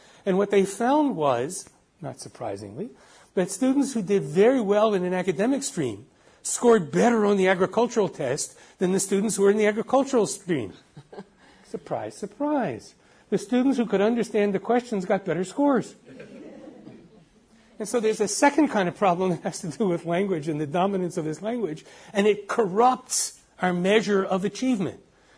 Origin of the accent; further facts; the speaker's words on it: California, United States; And I say it as a Californian because the state of California had a referendum on bilingual education